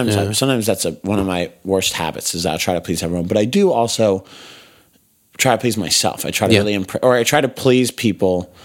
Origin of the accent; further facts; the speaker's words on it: United States; I'm an American, man.